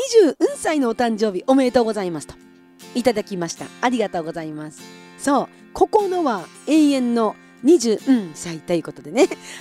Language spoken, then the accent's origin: Japanese; Kushiro, Hokkaido, Japan; 地元の釧路であることにチャレンジをしようと思っています。